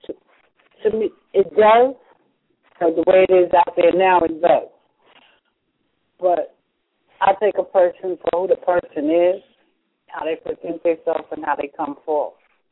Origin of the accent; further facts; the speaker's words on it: Harlem, New York, United States; Oh, you went to Morris. I grew up in Harlem.